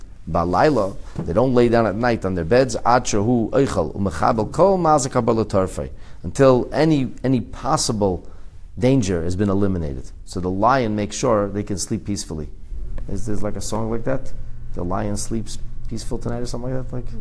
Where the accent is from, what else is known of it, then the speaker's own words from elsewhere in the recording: Canada; of course I'm Canadian, and I try to follow the law of the land, and so on and so forth. But as a Torah Jew